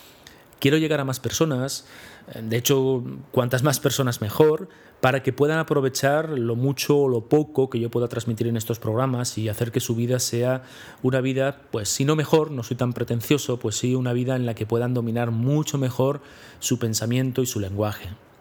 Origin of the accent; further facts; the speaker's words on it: Barcelona, Catalonia, Spain; soy de Barcelona, soy psicólogo